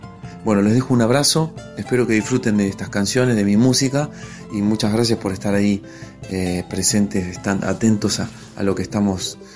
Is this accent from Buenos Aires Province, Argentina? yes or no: yes; Pellegrini, Buenos Aires Province, Argentina; also born or lived in La Plata; now in Bolívar, Argentina; músico de la provincia de Buenos Aires, bueno, radicado actualmente en Bolívar, soy oriundo de Pellegrini, Buenos Aires, viví 24 años en La Plata y ahora me mudé al interior de la Pampa Húmeda de nuevo, acá en Bolívar